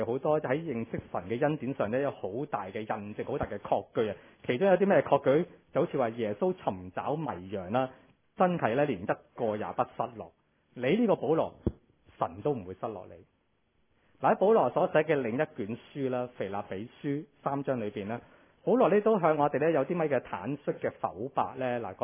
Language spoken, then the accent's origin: Chinese; China; 我们中国人都经常说人贵乎自知